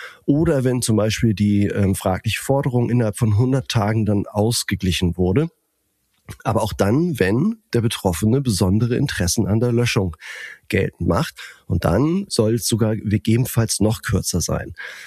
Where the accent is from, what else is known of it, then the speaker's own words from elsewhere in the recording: Itzehoe, Schleswig-Holstein, Germany; born there; zumal in meinem Geburtsort Itzehoe, tatsächlich ist das so